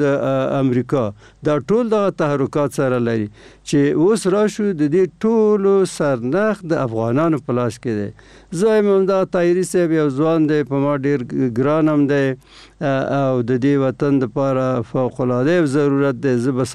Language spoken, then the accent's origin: Pashto; Afghanistan; افغانان وژل کیږي افغانانو کور ورانیږي نو خو زه هم افغان ی